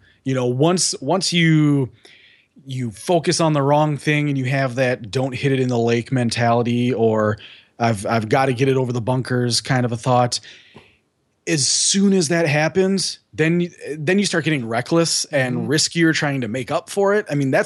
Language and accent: English; Wisconsin, United States; You know, I'm from Wisconsin, so I only get to play when it's not snowing.